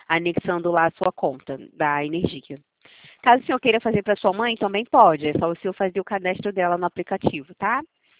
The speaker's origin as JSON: {"language": "Portuguese", "region": "Rio de Janeiro", "country": "Brazil", "said": "Eu sou do Rio de Janeiro"}